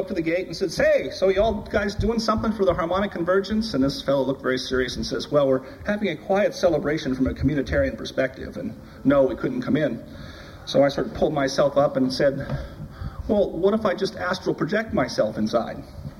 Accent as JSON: {"language": "English", "region": "California", "country": "United States", "said": "being a Californian, I just thought, well, been there, done that."}